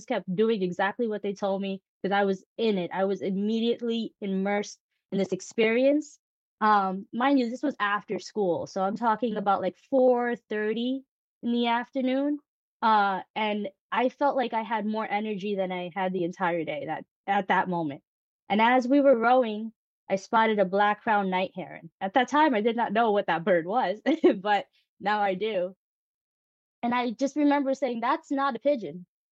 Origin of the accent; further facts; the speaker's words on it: Bronx, New York, United States; also born or lived in Manhattan; But yes, I am from the Bronx. I'm a native New Yorker, born in Manhattan, raised my entire life in the Bronx.